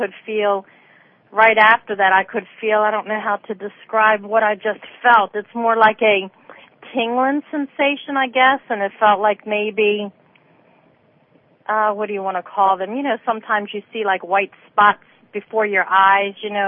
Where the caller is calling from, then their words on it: Maryland, United States; I'm calling from Maryland.